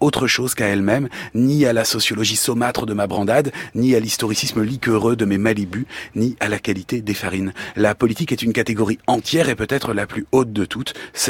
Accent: France; En tant que Français

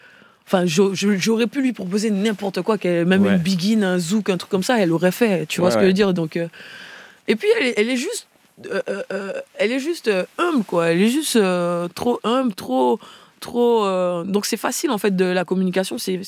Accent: Martinique; Moi, je suis martiniquaise.

